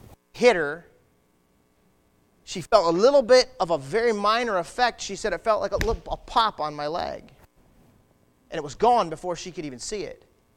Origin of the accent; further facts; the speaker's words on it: Michigan, United States; We're from Michigan.